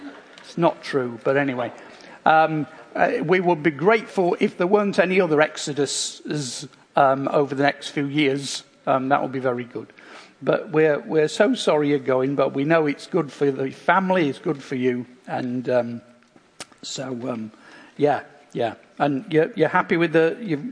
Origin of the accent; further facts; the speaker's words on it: Yorkshire and the Humber, United Kingdom; I am from Yorkshire, not from Hull, but Hull, East Riding.